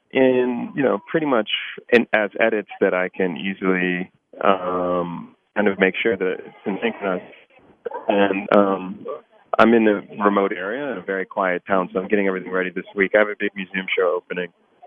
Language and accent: English; Washington, District of Columbia, United States; And I grew up near DuPont Circle, so it's got a whole kind of layer of resonance with me as well.